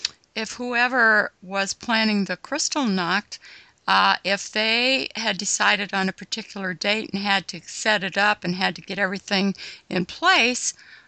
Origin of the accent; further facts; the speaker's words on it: California, United States; Gosh, I grew up in California, and I never heard of brown recluse spiders until just